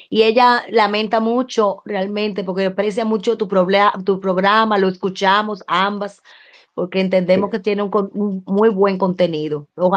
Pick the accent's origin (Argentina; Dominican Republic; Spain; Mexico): Dominican Republic; Nosotros somos dominicanos, caribeños, esto.